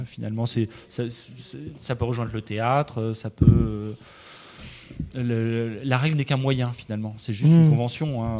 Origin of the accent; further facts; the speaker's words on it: Auvergne-Rhône-Alpes, France; Le truc, c'est qu'on est du Cantal, on habite au milieu du Cantal.